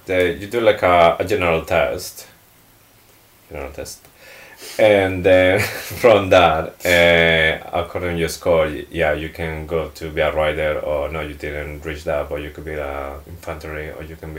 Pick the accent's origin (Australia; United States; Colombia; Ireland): Colombia; I'm from Colombia